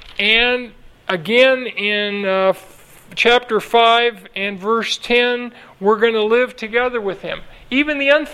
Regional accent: Los Angeles, California, United States; I'm from Los Angeles, so, you know, it could be worse.

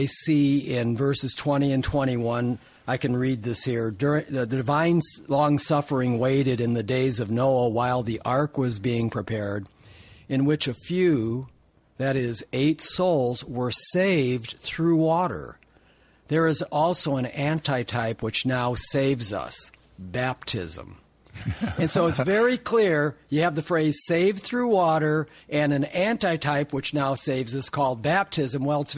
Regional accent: Dallas, Texas, United States; from Dallas, Texas.

